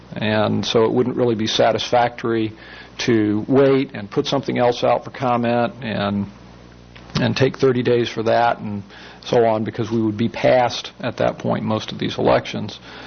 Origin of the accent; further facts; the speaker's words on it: Virginia, United States; In my home state of Virginia, every municipality in the state has elections in May of an even-numbered year